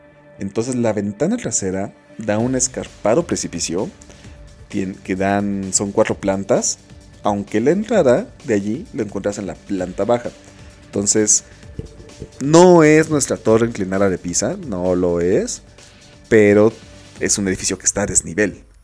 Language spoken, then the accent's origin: Spanish; Mexico; así somos los mexicanos.